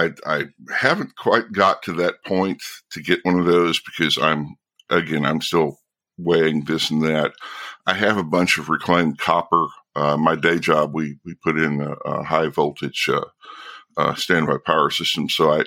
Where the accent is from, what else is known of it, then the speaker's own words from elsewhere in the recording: Kentucky, United States; I grew up in Eastern Kentucky in the Appalachians.